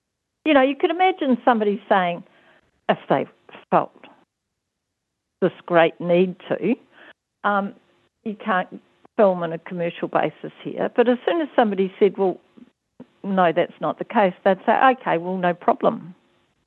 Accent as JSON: {"language": "English", "country": "New Zealand", "said": "Now, as a New Zealander, I have always thought, Rodney"}